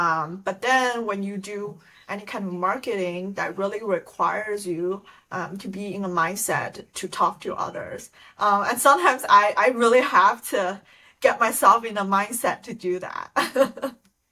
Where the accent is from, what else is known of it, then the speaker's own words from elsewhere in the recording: Maryland, United States; I'm actually from Maryland, so it's good